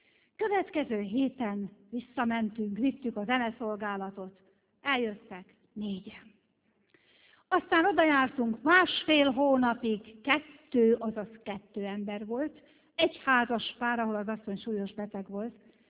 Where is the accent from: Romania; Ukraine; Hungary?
Hungary; Bakonybél, Veszprém County; born there; Mondom, Uram, Bakonybél. Hát ott születtem.